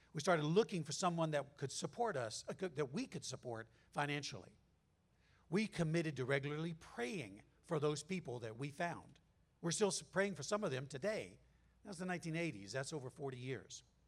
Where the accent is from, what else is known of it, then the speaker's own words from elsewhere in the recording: California, United States; We're from Southern California.